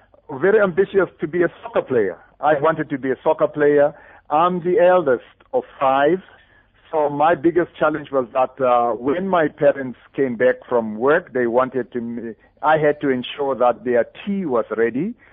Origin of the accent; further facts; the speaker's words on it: Cullinan, Gauteng, South Africa; also born or lived in Hammanskraal / Atteridgeville; Yes, I grew up in Cullinan and stayed there until at age 12.